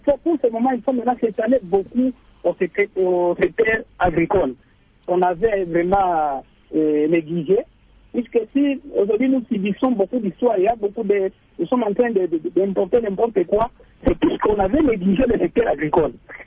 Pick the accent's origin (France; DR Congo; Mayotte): DR Congo; On est tous congolais, il n'y a pas d'hommes de sous-hommes ici, chez nous au Congo.